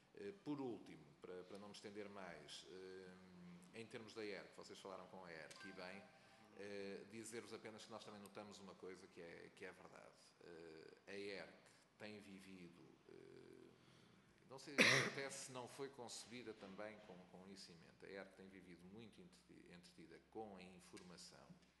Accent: Avanca, Aveiro, Portugal; não nasci fisicamente em Avanca, mas sou da Avanca. E Avanca é, gosto muito destes epítetos, mas é quase a Hollywood da animação. É uma pequena vila

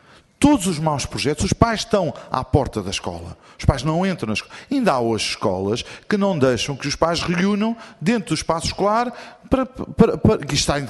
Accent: Lisbon, Portugal; eu, como sou de Lisboa, gosto muito de cá vir

